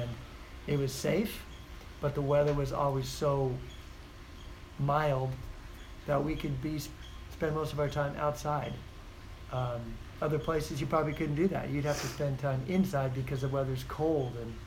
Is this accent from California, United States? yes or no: yes; Fountain Valley, California, United States; very important extended family type stuff that we grew up with in Fountain Valley.